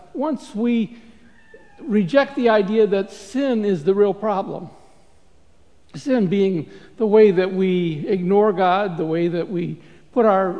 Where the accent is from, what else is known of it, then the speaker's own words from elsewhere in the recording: Ohio, United States; good morning, everyone. I grew up in Ohio a long time ago.